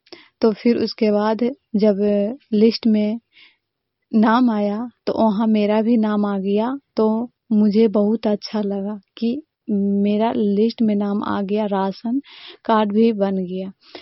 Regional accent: Dharampur, Bihar, India; मैं चंडी ब्लॉक के माधोपुर पंचायत के धरमपुर गांव की रहने वाली हूँ।

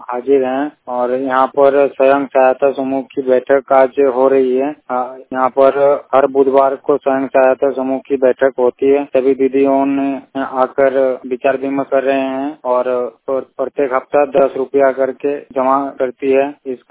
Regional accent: Jamshedpur, Jharkhand, India; झारखंड पूर्वी सिंहभूम जमशेदपुर के रहने वाला हूं।

